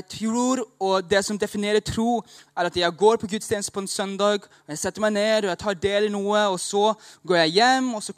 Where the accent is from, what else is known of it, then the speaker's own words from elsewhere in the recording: Thailand; now in Norway; Jeg har vokst opp I Thailand.